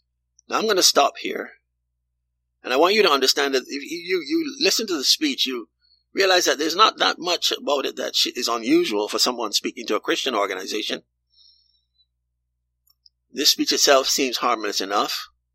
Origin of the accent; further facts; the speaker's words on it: Kansas, United States; I ran two small companies in my home state of Kansas.